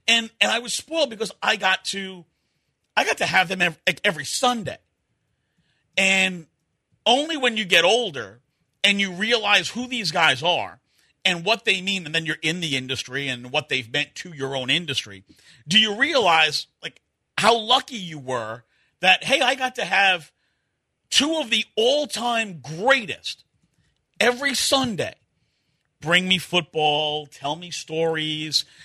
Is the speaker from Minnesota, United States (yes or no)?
no; New York, United States; And I was spoiled, because growing up in New York, John Madden and Pat Summerall